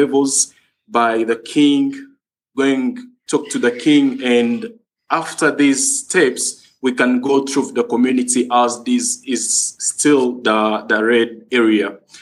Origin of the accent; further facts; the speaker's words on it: DR Congo; I'm from Congo, Democratic Republic of Congo.